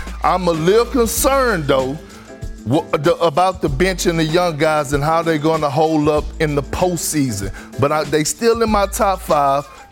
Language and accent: English; Texas, United States; now in New York, United States; I'm from Texas, but I reside in New York.